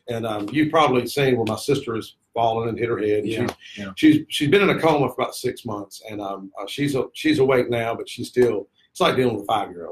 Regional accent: Smyrna, Delaware, United States; I was born and raised in Smyrna.

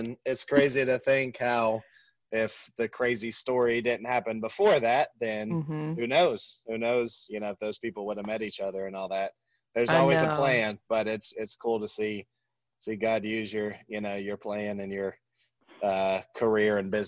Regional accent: Georgia, United States; Born and raised in Cobb County. I've actually never lived outside of Cobb County.

